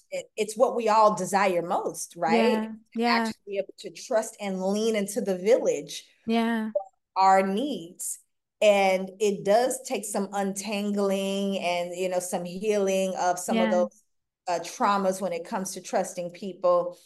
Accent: Oklahoma, United States; I'm from Oklahoma. My family built Black Wall Street.

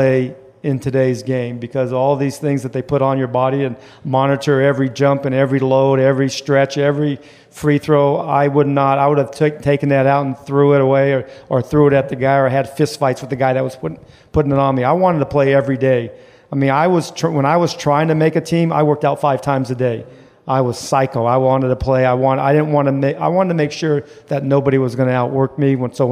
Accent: Lathrop, California, United States; Lathrop, Manteca is about 90 miles north of Fresno.

